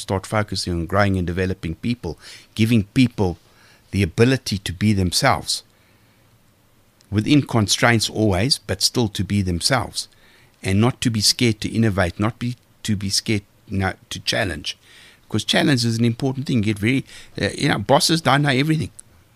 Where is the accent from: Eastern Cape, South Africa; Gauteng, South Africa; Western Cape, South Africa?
Gauteng, South Africa; Benoni; Now, I grew up in Benoni. I went to multicultural school.